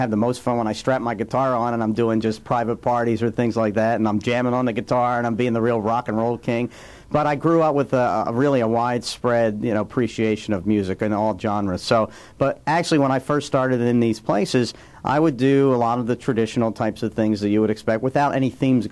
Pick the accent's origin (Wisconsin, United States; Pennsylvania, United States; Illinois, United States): Pennsylvania, United States; Philadelphia; I grew up in a household, I'm from Philadelphia originally, and we have a show back in Philly